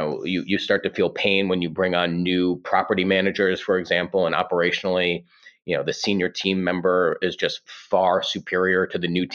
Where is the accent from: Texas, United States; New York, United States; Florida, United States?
New York, United States; sitting in the most important global real estate market on earth, in my humble opinion, of course, as a New Yorker.